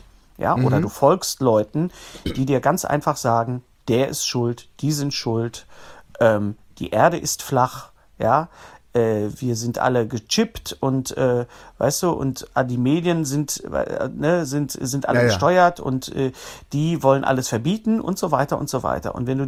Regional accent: Bochum, North Rhine-Westphalia, Germany; born there; der Westfale, zu denen ich mich ja mehr zähle, ich bin ja gebürtiger Bochumer, meine Eltern waren Hessen, aber ich bin vom Chakra her bin ich doch Westfale.

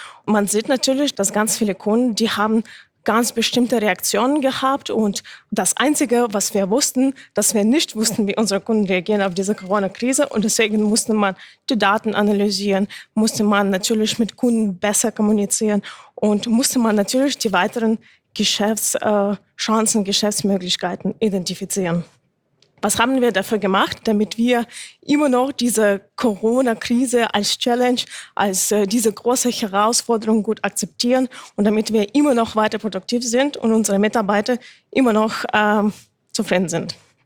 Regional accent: Thuringia, Germany; born there; geboren in Thüringen

